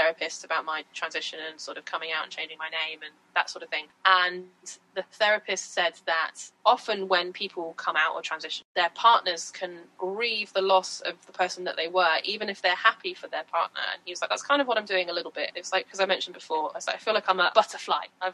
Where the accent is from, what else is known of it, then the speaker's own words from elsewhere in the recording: Wales, United Kingdom; But I am from Wales